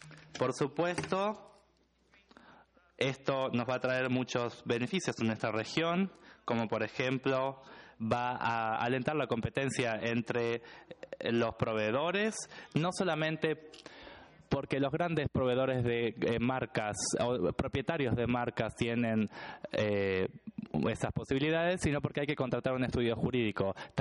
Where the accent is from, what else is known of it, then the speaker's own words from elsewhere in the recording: Argentina; soy de Argentina